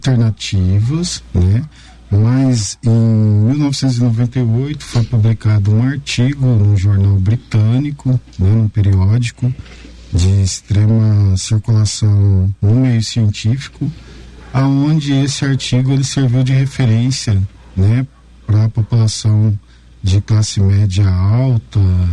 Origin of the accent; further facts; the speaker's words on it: São Paulo, Brazil; born there; inclusive eu nasci em São Paulo, né?